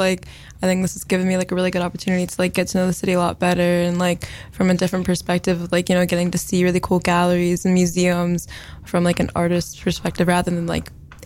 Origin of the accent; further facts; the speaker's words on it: Connecticut, United States; No, I'm from Connecticut.